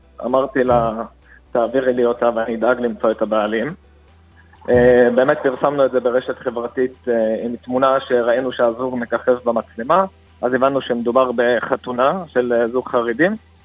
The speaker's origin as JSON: {"language": "Hebrew", "town": "Jaffa", "region": "Tel Aviv District", "country": "Israel"}